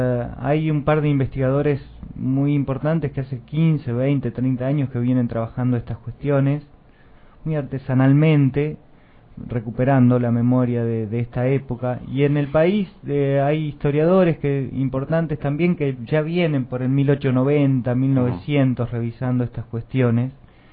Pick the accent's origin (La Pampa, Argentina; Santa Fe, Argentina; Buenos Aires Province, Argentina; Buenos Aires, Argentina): La Pampa, Argentina; Santa Rosa; tengo invitaciones oficiales de presentarlos en La Pampa, me han mandado cartas de la intendencia de mi pueblo